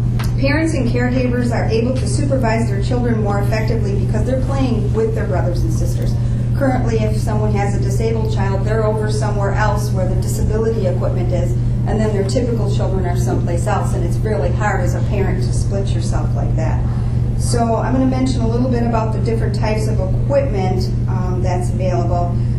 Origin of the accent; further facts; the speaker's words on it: Kenosha, Wisconsin, United States; I was born and raised in Kenosha